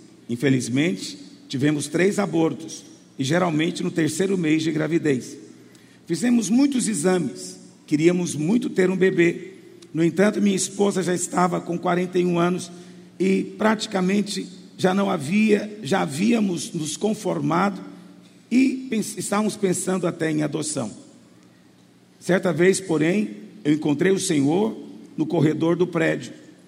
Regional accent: Aparecida de Goiânia, Goiás, Brazil; sou de Aparecida de Goiânia

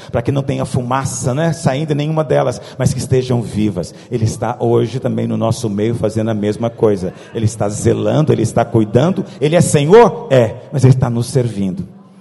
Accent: Goiás, Brazil; Eu sou goiano, então minha mãe jamais chama ela de você.

